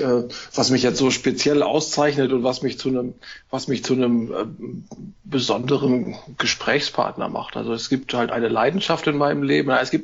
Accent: North Rhine-Westphalia, Germany; Ich bin eigentlich Westfale und tue mich insofern ein bisschen schwer, hier manchmal die Leute zu verstehen und versuche auch gar nicht erst so, wie die Leute hier zu reden.

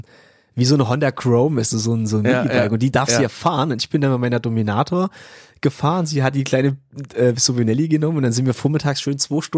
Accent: Saxony, Germany; now in Gießen, Germany; wir sind eben ursprünglich aus dem Erzgebirge und wir haben ja auch in Gießen eigentlich gar keine Verwandtschaft

